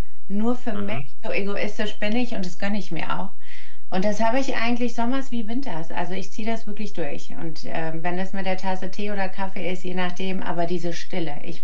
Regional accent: Germany; born there; first language it; German is a second language; Ja, also geboren bin ich in Deutschland. Meine Mutter ist Italienerin und mein Vater ist Serbe. Da hatte ich natürlich ein bisschen was da. Die romanische Sprache, also das Italienische, ist die Muttersprache und da konnte ich Französisch und Spanisch einfach dranhängen.

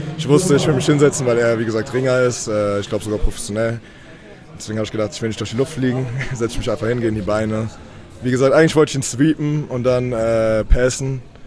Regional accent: Germany; Deutschland, ich komme aus Deutschland.

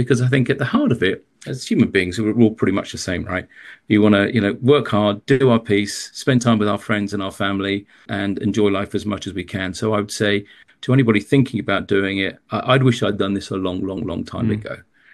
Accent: United Kingdom; Obviously, as a Brit, I struggle with some of the languages.

